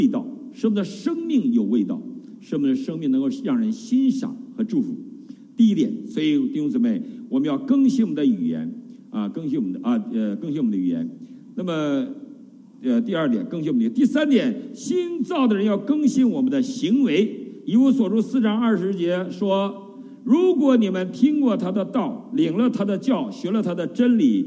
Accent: Northeast China, China; 我们东北人叫美出鼻涕泡了，

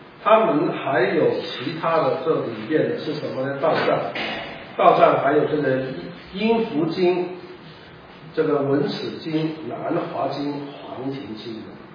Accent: China; 道教就是100%的我们中国人的宗教是吧？

